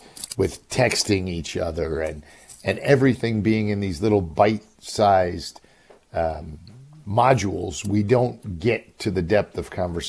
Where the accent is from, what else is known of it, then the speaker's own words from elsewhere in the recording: New York City, New York, United States; I remember growing up in New York City, we'd be standing around somebody's car, you know, six guys, while he's changing the oil and we're talking